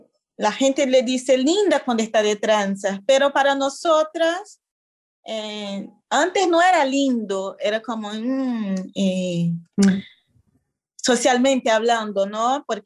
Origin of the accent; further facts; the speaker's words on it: Brazil; Spanish is a second language; now in Argentina; Quilombo es, para mí que soy brasileña, por ejemplo, fue como, ¿por qué usan quilombo acá para decir estas cosas?